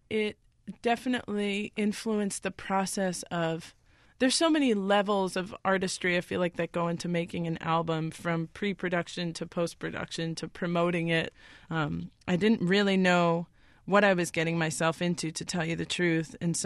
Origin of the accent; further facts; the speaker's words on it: Haiti; You know, I tell people I'm from Haiti and people are like, how is everything down there?